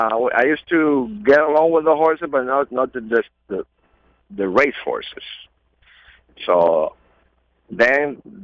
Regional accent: Venezuela; English is a second language; Those days, my father has a horse. He was an owner of a filly and one of his friends' barn in La Rinconada in Caracas.

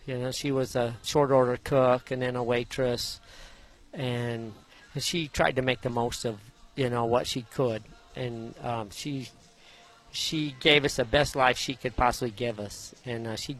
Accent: Pocatello, Idaho, United States; born there; I was born in Pocatello, Idaho, and I worked in a bakery as a kid and washed dishes, raced dirt bikes, drag race cars.

